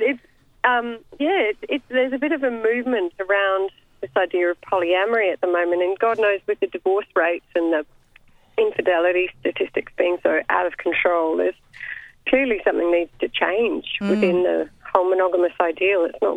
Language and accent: English; Brisbane, Queensland, Australia; actually after Melbourne I bring it to the Brisbane Festival in my hometown, which I'm so excited about.